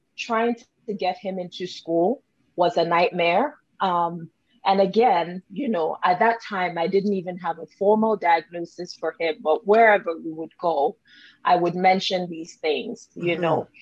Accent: Nigeria; also born or lived in Canada; now in United States; I'm Nigerian-Canadian. Went to school in the U.S., lived in Canada for a number of years, and I've been in the U.S. for a few months, but it's sort of between Canada and the U.S.

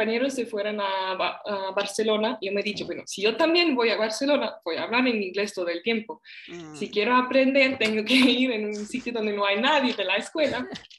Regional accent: Switzerland; Spanish is a second language; soy suiza y tengo 26 años y bueno, he vivido toda mi vida en Suiza, salvo dos estancias al extranjero, una en Sevilla y otra en Canadá.

